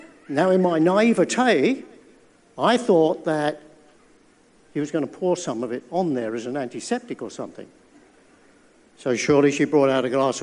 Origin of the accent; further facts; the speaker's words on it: Wales, United Kingdom; first language Welsh; English is a second language; I thought I'd at least give you my greetings in my native tongue, which is Welsh.